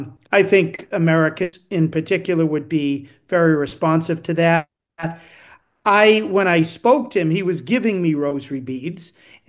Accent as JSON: {"language": "English", "town": "Boston", "region": "Massachusetts", "country": "United States", "said": "as a Bostonian, we don't have accents, everybody else has accents."}